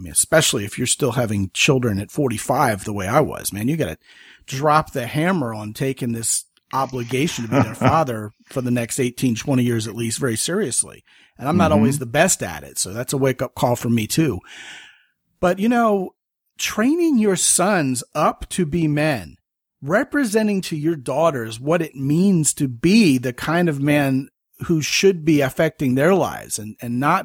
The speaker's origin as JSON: {"language": "English", "region": "Texas", "country": "United States", "said": "Actually, I'm a Texan, just like Mr. Brian Ward here is."}